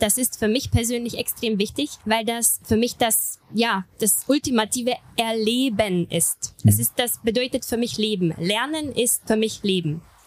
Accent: Pilsen, Plzeň Region, Czechia; Aus Pilsen.

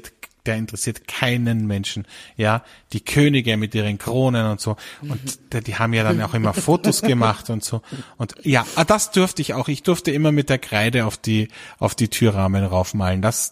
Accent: Germany; accent: Standard German (Hochdeutsch); wie zum Beispiel mein hochdeutscher Akzent oder meine arrogante Art

